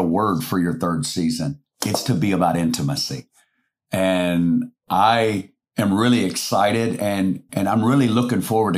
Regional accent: Arkansas, United States; I didn't know anything. I'm a kid from Arkansas.

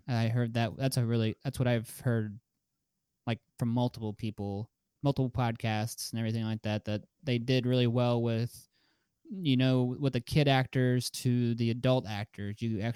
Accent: Branson, Missouri, United States; because we're from Branson, so.

